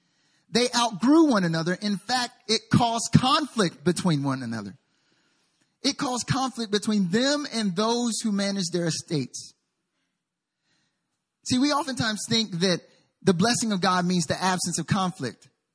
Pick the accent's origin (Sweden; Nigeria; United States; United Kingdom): United States; the South; For me, I'm from the South. And so I have a South United States.